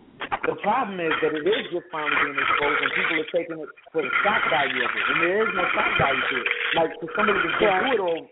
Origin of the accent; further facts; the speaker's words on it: Queens, New York, United States; me being an '80s baby and me seeing it on a regular basis, I grew up in Queens.